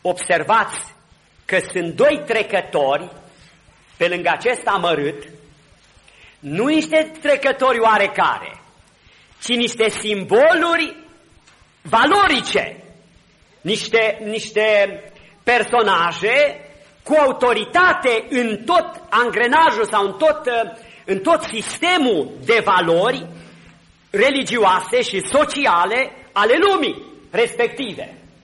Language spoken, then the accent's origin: Romanian; Romania; Noi suntem români și mai suntem și oameni moderni